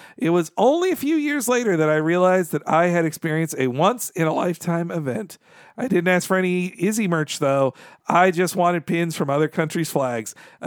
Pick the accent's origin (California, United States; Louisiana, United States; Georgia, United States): Georgia, United States; because it was happening in my home state of Georgia